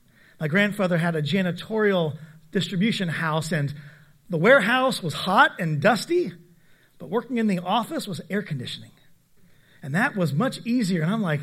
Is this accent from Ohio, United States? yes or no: yes; Cincinnati, Ohio, United States; When I grew up in Cincinnati, Ohio, and when I actually was part of the church plant, it was moving back home for me, but I come from people that came from the Appalachian Mountains.